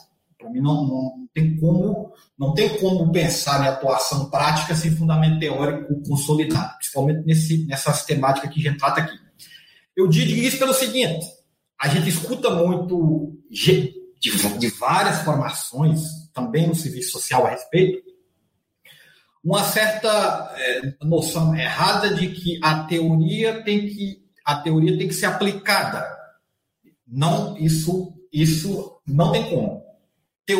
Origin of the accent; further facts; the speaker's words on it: Minas Gerais, Brazil; accent: more Bahian than Belo Horizonte; mineiro lá do Norte de Minas, então sou mineiro com um sotaque muito mais baiano do que para o mineiro de Belo Horizonte